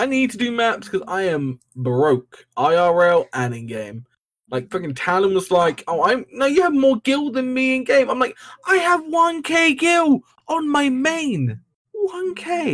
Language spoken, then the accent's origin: English; Ireland; Nah, I'm Irish and we don't drink responsibly.